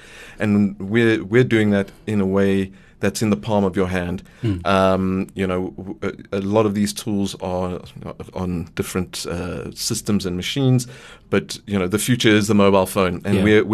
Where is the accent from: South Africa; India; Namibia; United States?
South Africa; I've worked in South Africa. I am South African.